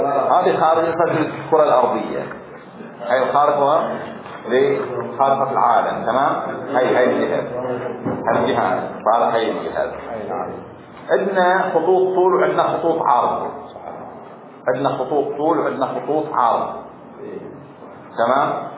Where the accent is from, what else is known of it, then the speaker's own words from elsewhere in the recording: Bahrain; التفاوت خفيف عندنا في البحرين بين الشمال الحقيقي والشمال المغناطيسي